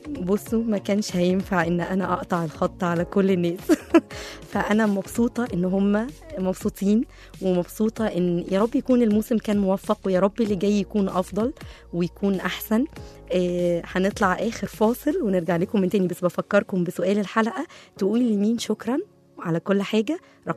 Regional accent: Egypt; وكفايه ان احنا مصريين

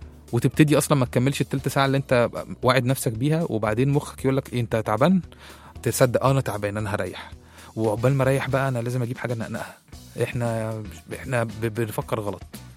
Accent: Egypt; ده مبدا عالمي مش احنا بس مصريين شغالين بيه

